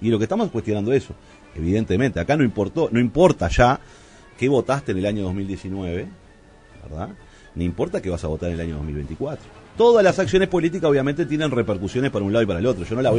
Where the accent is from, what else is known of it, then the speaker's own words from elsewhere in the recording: Montevideo, Uruguay; Yo soy montevideano, fui diputado por Montevideo durante 2 periodos.